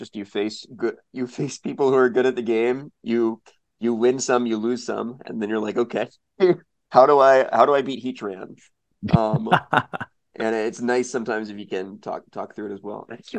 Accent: Fort Worth, Texas, United States; I am originally from Fort Worth, Texas, which is a long, a long walk from where I am now.

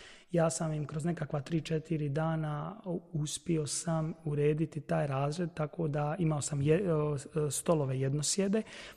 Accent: Dalmatia, Croatia; ja sam, evo, Dalmatinac i jako volim tu svoju Dalmaciju.

